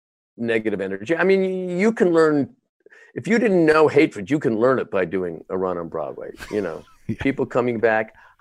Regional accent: Canada; You know, it's very interesting as a Canadian politics.

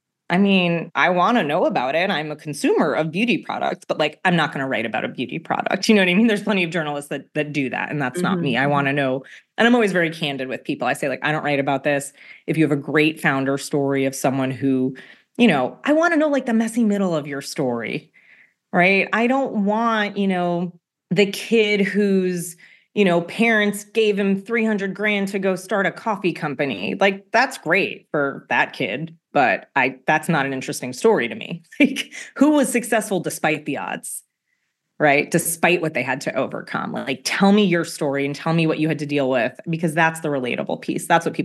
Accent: New York, United States; I grew up in New York in the suburbs, and then I went to college at the University of Maryland where I majored in journalism

